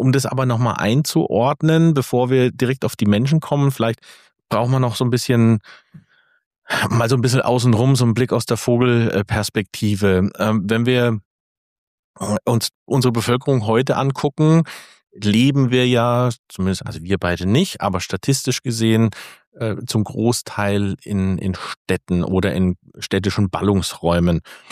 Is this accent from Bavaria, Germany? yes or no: yes; Bad Kissingen, Bavaria, Germany; wir kommen jetzt beide aus Bad Kissingen.